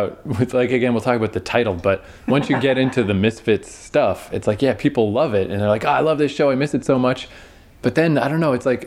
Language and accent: English; Canada; because we're Canadian and this show's British